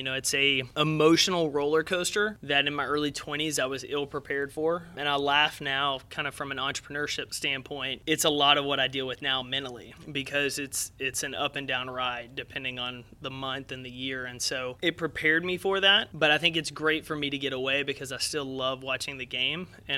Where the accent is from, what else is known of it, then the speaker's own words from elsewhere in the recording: Jacksonville, Texas, United States; I grew up about 2 hours east of Dallas. It's a small town called Jacksonville. There's only about 13,000 people there.